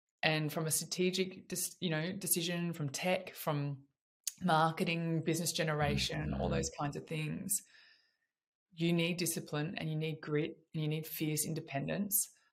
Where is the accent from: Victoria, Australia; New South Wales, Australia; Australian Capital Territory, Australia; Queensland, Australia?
New South Wales, Australia; Albury; we went home together in the car because we grew up in Albury together.